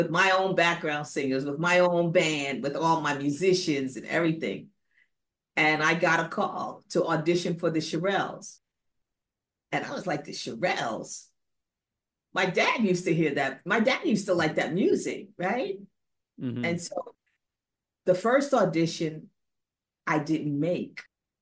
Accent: Newark, New Jersey, United States; I'm from Newark, New Jersey, originally.

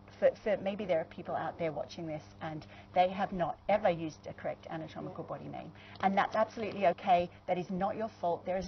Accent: Australia; moved away as an adult; also born or lived in Nigeria; So I moved here when I was 29, and I've been here 17 years, and so I, you know, growing up in Australia, I had some time in Nigeria as well for 7 years.

